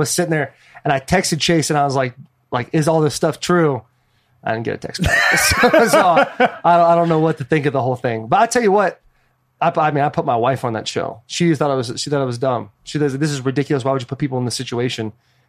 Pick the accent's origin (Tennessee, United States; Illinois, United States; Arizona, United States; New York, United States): Arizona, United States; also born or lived in Michigan; I grew up in Arizona, so there was never a thought of a tornado, and I went to Michigan, said that already.